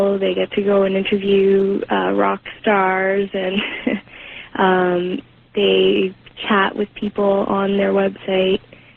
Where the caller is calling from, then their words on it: London, Ontario, Canada; I'm calling from London.